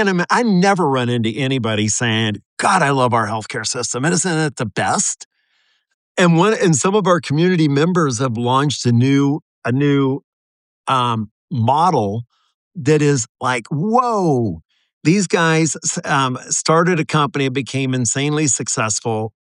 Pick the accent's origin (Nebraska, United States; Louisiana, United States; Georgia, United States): Nebraska, United States; Omaha; I'm from Omaha, Nebraska.